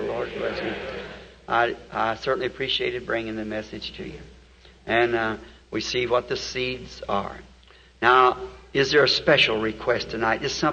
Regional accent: Ireland; I said, I'm an Irishman.

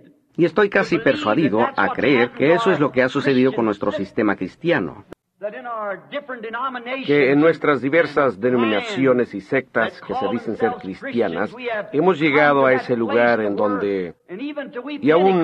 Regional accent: Arizona, United States; Yo soy de Arizona.

